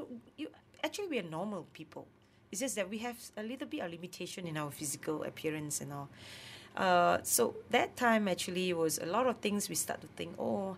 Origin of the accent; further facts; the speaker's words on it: Penang, Malaysia; when I was young in Penang. You know, I grew up in Penang.